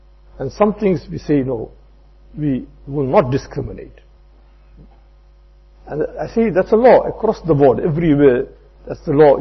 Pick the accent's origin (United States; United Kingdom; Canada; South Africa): South Africa; I'm a South African, he's a South African.